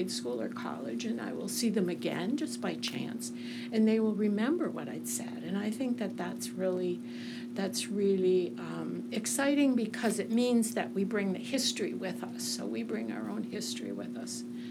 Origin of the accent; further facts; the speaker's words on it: St. Paul, Minnesota, United States; also born or lived in Boston; I grew up in Minnesota. I actually came from Boston, Massachusetts. A lot of people don't know that, but I'll tell you guys that. I was raised in Minnesota in St. Paul.